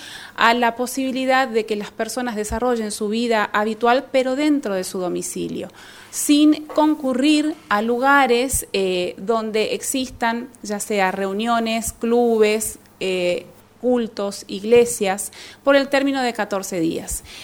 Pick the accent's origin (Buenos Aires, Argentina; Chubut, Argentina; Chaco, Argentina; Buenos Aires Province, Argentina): Chaco, Argentina; Esta es una problemática que nos afecta como argentinos, como chaqueños